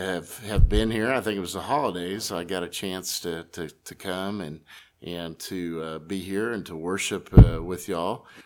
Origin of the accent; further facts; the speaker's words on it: Kansas, United States; moved away; And in 1992, I came all the way from Kansas, because that's where I'm from